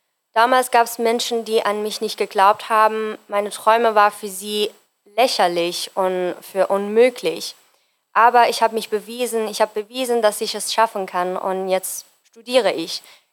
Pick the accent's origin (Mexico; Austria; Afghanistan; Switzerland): Afghanistan; German is a second language; now in Germany; Ich bin 22 Jahre alt. Ich bin seit Ende 2015, also seit 6,5 Jahren in Deutschland und ich komme ursprünglich aus Afghanistan.